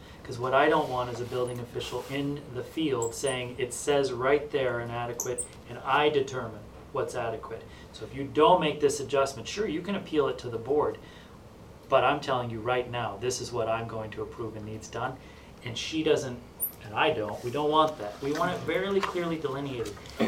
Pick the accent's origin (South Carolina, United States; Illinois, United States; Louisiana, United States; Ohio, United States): Illinois, United States; There are people that I grew up with in the Illinois Valley who had nothing, but their places were tidy